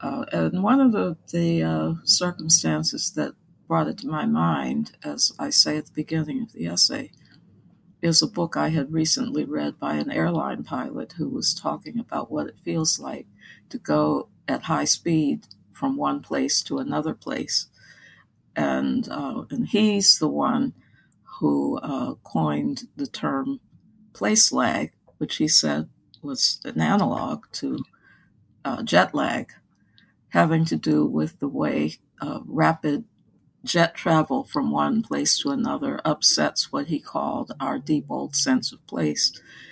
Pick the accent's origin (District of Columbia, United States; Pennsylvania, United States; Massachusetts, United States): District of Columbia, United States; Washington; But I grew up in Washington, D.C., which is the South as far as I'm concerned, or it used to be.